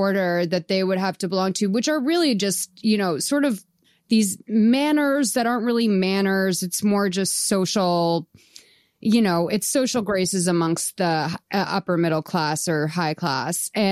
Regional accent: Boston, Massachusetts, United States; Oh, no, I'm from Boston. Like, so what? That's like the motto is, oh, you think you're so smart.

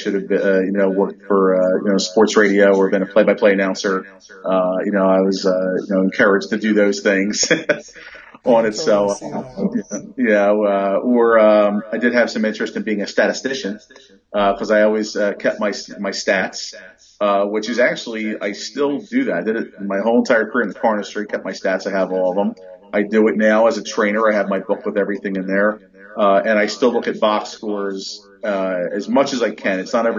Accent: Philadelphia, Pennsylvania, United States; Well, I grew up, I've never lived more than 40, 45 minutes away from Philly. So I'm a Philly guy, Philly

